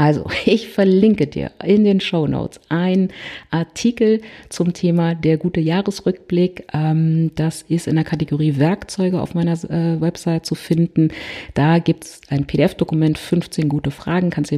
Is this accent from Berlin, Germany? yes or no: yes; Berlin, Germany; Da merkt man wieder, ja, ich komme aus Berlin.